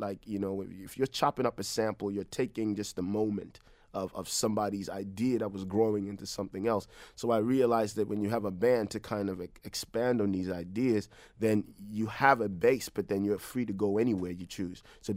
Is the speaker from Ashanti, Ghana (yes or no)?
no; Wassay, Upper West, Ghana; English is a second language; grew up speaking Twi English. I also speak Sisala, which is I'm from originally from the most northern part of Ghana, Upper West. And so I'm from Wassay, which is in the Wa area. So I speak Sisala as well.